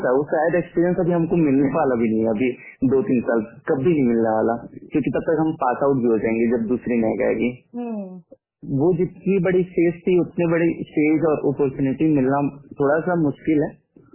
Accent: Raigarh, Chhattisgarh, India; नहीं मैडम, तो मैं हूँ प्रॉपर रायगढ़ से।

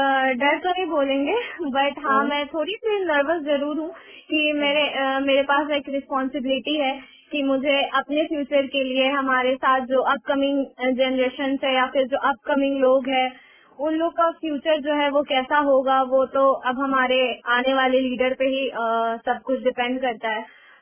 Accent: Muzaffarpur, Bihar, India; now in Bilaspur, India; नहीं नहीं मैम, मैं बाहर से आई हूँ, मैं बिहार से आई हूँ, मैं यहाँ पढ़ने आई हूँ

